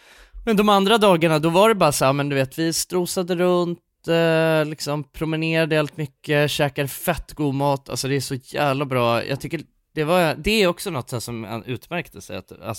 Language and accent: Swedish; Stockholm, Stockholm County, Sweden